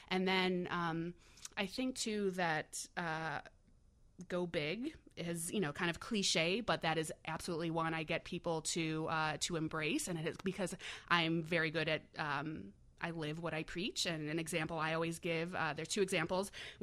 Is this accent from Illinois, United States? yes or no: yes; Evanston, Illinois, United States; He was the Northwestern basketball coach. Mm-hmm. When I was growing up in Evanston